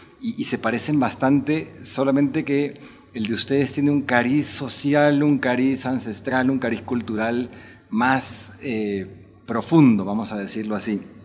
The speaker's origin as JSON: {"language": "Spanish", "country": "Peru", "said": "Yo soy peruano y muy orgulloso de mis raíces peruanas, tanto como de las mexicanas."}